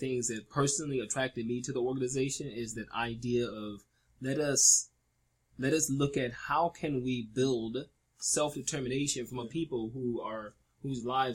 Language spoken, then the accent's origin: English; Chicago, Illinois, United States; I'm from Chicago, so, you know, you just, everywhere you look, there's consciousness.